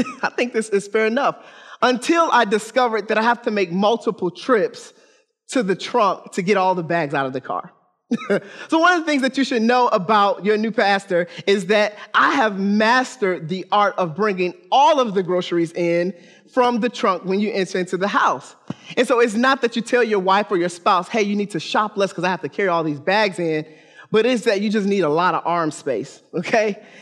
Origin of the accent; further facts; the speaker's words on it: Detroit, Michigan, United States; I grew up in Detroit, Michigan, so they played the Michigan lottery.